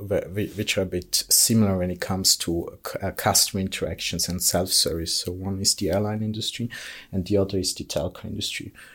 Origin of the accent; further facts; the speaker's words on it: St. Moritz, Graubünden, Switzerland; English is a second language; I'm from St. Moritz.